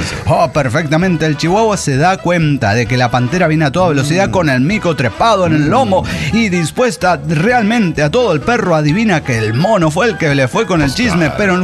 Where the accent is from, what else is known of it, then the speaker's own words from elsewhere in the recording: Torreón, Coahuila, Mexico; Soy el inmortal de Torreón, Coahuila.